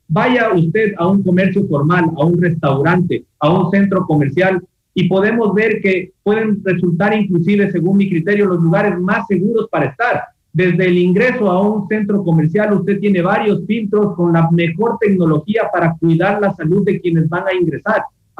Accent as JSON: {"language": "Spanish", "town": "Quito", "region": "Pichincha", "country": "Ecuador", "said": "por el amor propio que tenemos como quiteños y como ecuatorianos"}